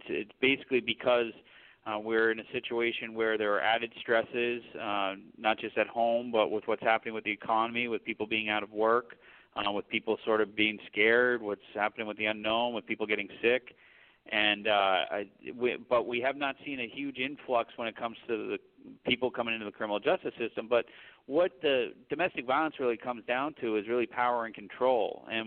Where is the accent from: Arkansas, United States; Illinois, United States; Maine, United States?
Maine, United States; I was born and raised here in Cumberland County, and I went to college down in Connecticut